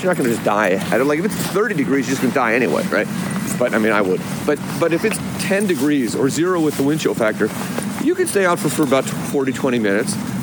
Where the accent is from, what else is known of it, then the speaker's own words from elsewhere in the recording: California, United States; when I was growing up in California.